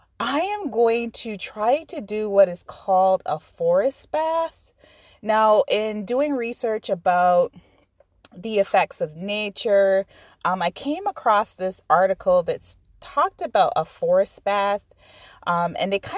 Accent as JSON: {"language": "English", "country": "Barbados", "said": "I'm actually from the Caribbean, tiny little island called Barbados. And so being from a small island, this whole idea of driving long distances just wasn't a thing that I was used to."}